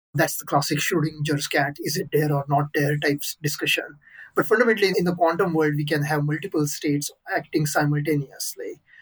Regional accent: India; moved away as an adult; I grew up in India. I did my undergraduate in engineering over there. Then I was at MIT here in Cambridge, Massachusetts

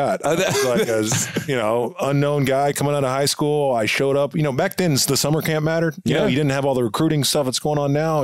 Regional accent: Texas, United States; also born or lived in Indiana; I go, well, I'm from Texas, but I played football at a military school in Indiana.

